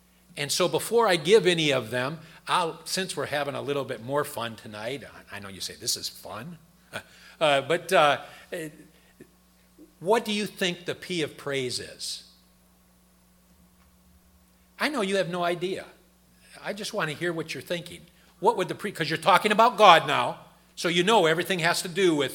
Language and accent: English; Midwest, United States; now in New England, United States; When I came to New England, being a Midwesterner, being a Northerner, so still understanding the North's way